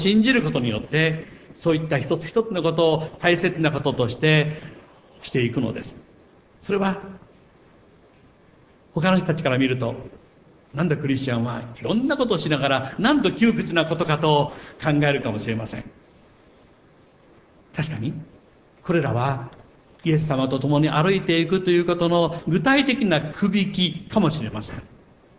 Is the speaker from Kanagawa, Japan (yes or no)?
no; Kochi, Japan; 私の同郷の高知県出身の大先輩